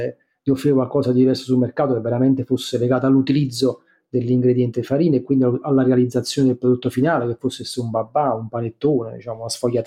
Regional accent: Naples, Campania, Italy; Quindi così siamo cresciuti, stando a Napoli, avendo un legame molto forte col territorio

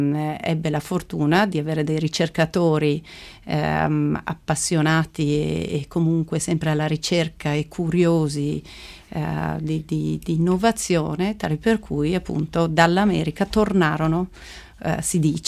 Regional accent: Vicenza, Veneto, Italy; born there; now in Milan, Italy; da milanese adottiva o adottata, perché appunto vicentina di nascita

